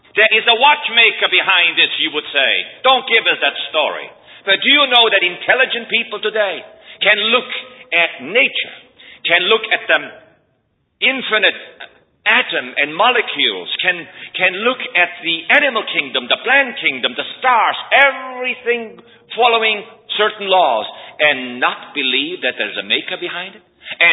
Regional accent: Switzerland; moved away as an adult; now in United States; I didn't even believe in God when I came to your country from Switzerland. I came from Switzerland only for one purpose, to make a pile of money and to live it up.

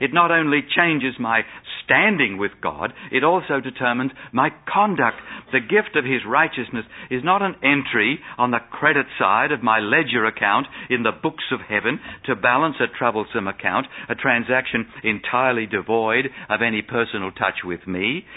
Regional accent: Melbourne, Victoria, Australia; moved away as an adult; also born or lived in Sydney; See, when I was a young fella, about 19, we moved to Sydney and from Melbourne in Australia, and we went into the Waitara Church.

